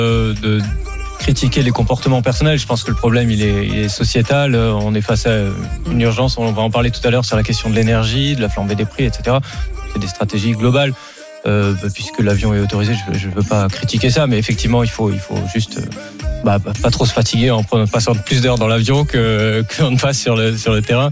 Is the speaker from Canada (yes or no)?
no; Bordeaux, Nouvelle-Aquitaine, France; born there; je suis pas très loin de d'où je suis né, et enfin je suis né à Bordeaux, mais je suis à une heure de Bordeaux au sud-est.